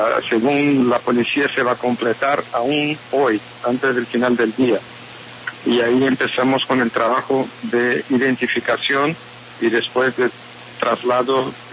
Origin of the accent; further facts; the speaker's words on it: Brazil; Nosotros como brasileños nos sentimos profundamente agradecidos